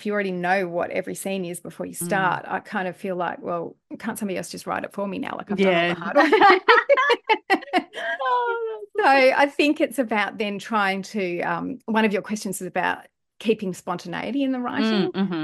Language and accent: English; Australia; now in United States; because I'm an Australian writing in America